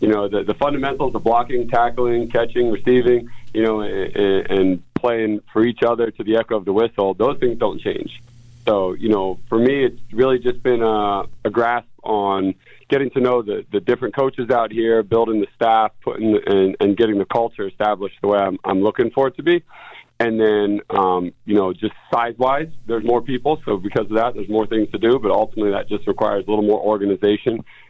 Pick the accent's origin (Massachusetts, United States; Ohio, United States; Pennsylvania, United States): Pennsylvania, United States; So I'm from Pennsylvania, grew up, played football there, got recruited, went to the University of New Hampshire in New Hampshire